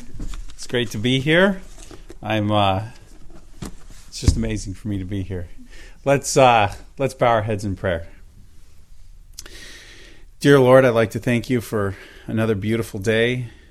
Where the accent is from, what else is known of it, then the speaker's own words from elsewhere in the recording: Loma Linda, California, United States; I grew up in Loma Linda. On one side of the family, I'm a many generation Seventh-day Adventist.